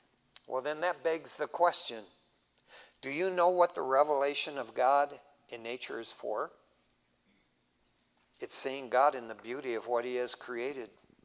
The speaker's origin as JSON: {"language": "English", "town": "West Covina", "region": "California", "country": "United States", "said": "from West Covina."}